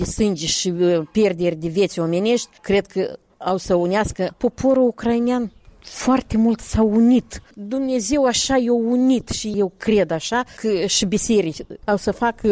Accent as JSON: {"language": "Romanian", "country": "Moldova", "said": "suntem basarabeni, creștini, așa părinții au crezut și așa și eu cred."}